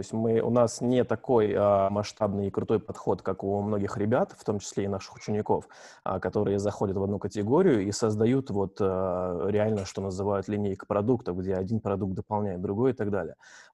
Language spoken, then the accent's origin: Russian; Novosibirsk, Novosibirsk Oblast, Russia; now in Moscow, Russia; мне 26 лет, я с Новосибирска, из России, но я уже полтора года живу в Москве.